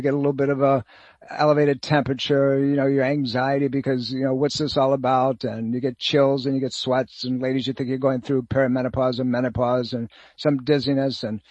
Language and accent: English; New York, United States; this is the weather I grew up with in Western New York State. It's not supposed to happen here in Virginia